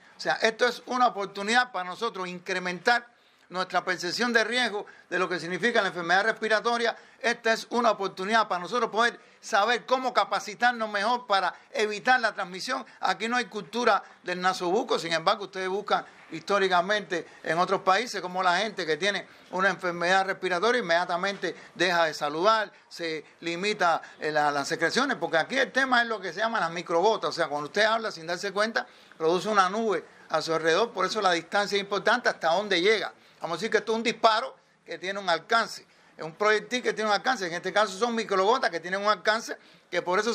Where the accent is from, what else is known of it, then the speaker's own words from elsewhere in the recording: Cuba; lo cariñosos que somos los cubanos, cómo nos besamos, cómo nos abrazamos